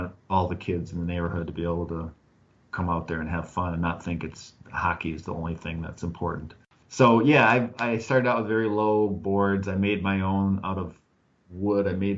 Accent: Minneapolis, Minnesota, United States; also born or lived in Seattle; I grew up in Minneapolis, and then we moved away and lived in Seattle for about 7 years and had our kids, and then we moved back to our family about 12 years ago.

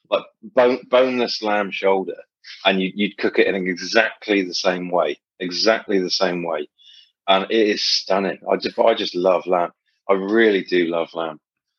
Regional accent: South West England, United Kingdom; We're both from Cornwall, me and my wife.

